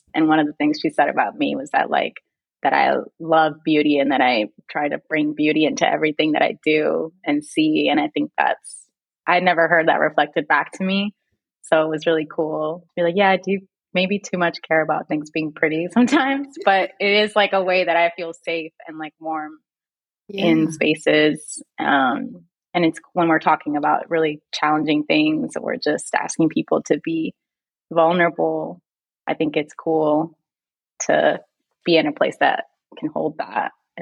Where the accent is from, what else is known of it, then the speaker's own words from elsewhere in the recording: Minnesota, United States; also born or lived in Puerto Rico; I was born in Puerto Rico. And I lived there till I was 8. And then I like to say now that I was moved to Minnesota, where I spent.